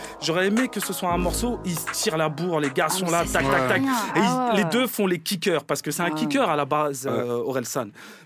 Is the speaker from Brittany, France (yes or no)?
no; Paris, Île-de-France, France; moi j'y allais depuis gamin, même si j'ai grandi dans Paris